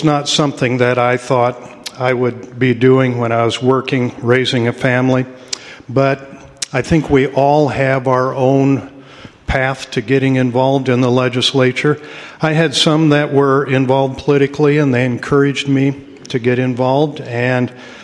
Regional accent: Midwest, United States; Remember, I grew up in the Midwest. All the lakes and farm ponds look like chocolate milk.

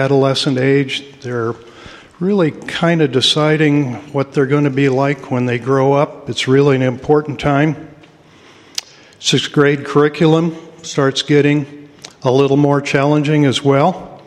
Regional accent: Midwest, United States; Remember, I grew up in the Midwest. All the lakes and farm ponds look like chocolate milk.

